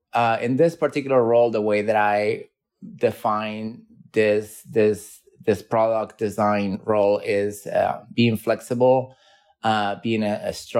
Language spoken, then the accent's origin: English; Argentina; English is a second language; it seems like I'm 50% Sicilian, 25% from the north of Italy, even though I was born and raised in Argentina.